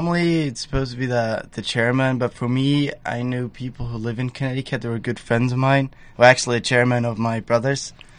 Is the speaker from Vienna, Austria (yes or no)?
no; Innsbruck, Tyrol, Austria; English is a second language; now in United States; I come from Austria. It's like in the middle of Europe in the Alps. And the town where I come from, it's a middle-sized town. It's like 30,000 people in the middle of the mountains.